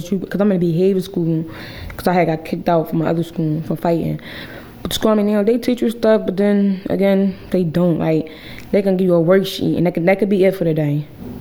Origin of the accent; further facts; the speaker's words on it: Erie, Pennsylvania, United States; I grew up in Erie.